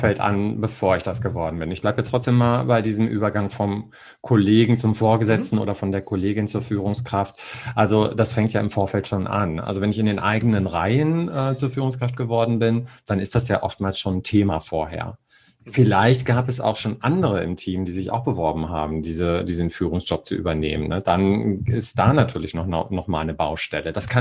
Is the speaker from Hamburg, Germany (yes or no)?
yes; Hamburg, Germany; ich komme ja aus Hamburg